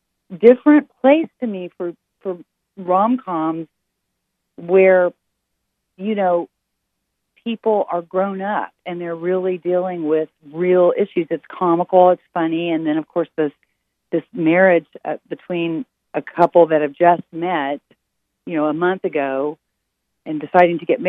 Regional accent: Dallas, Texas, United States; We're both from Dallas, and we had a lot of really funny stories for each other

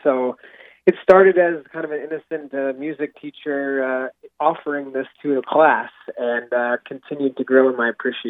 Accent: Seattle, Washington, United States; I grew up in Seattle for most of my life

